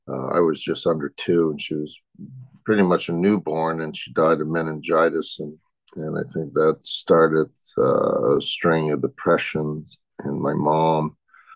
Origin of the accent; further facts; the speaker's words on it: Quebec City, Quebec, Canada; I'm from a large family. I'm from a family of nine. I'm from Quebec City.